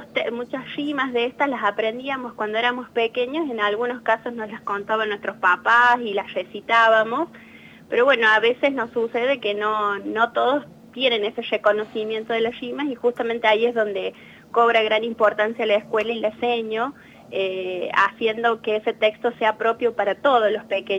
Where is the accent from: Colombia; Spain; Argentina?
Argentina; La Rioja; soy de La Rioja, efectivamente.